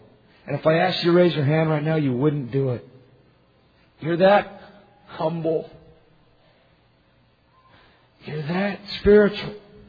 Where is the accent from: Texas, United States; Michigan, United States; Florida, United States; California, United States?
California, United States; Oakland; born there; And I was born on East 23rd in Fruitvale, there.